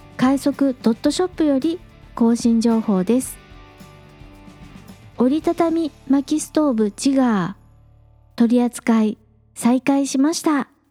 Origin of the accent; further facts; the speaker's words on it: Chiba, Japan; 私は千葉県出身ですが、茨城県に近いいわゆる茨城地域にいたものですから、 茨城弁を話す人は珍しくありませんでした。